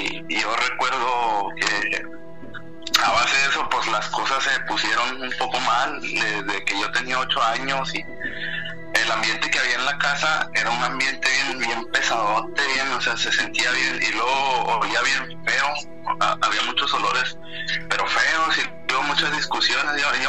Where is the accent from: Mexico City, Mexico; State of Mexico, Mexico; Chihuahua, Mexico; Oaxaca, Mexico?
Chihuahua, Mexico; Ciudad Juárez; soy de Ciudad Juárez, Chihuahua. Esta es la primera vez que participo.